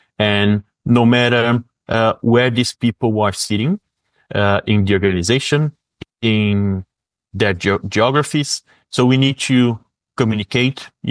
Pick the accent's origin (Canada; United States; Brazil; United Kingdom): Brazil; English is a second language; moved away; growing up in Brazil, you are very comfortable with the environment that you were placed.